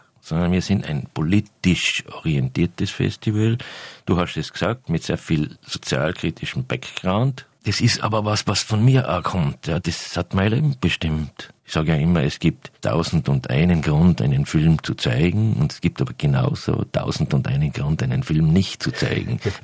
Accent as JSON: {"language": "German", "region": "Vorarlberg", "country": "Austria", "tie": "born or raised there", "said": "wo ich aufgewachsen bin, in der Nähe von Feldkirch, da fährt der Zug direkt vorbei, da bin ich schulgegangen und da bin ich aufgewachsen."}